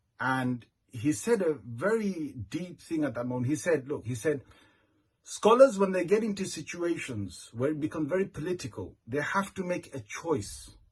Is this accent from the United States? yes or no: no; United Kingdom; born there; My origin is you know, I'm British born, but my father came from Bangladesh and I do have family over there in Bangladesh.